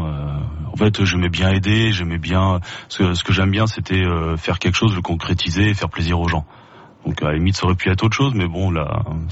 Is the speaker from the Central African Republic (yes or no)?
no; Angoulême, Nouvelle-Aquitaine, France; also born or lived in Paris; D'Angoulême, exactement.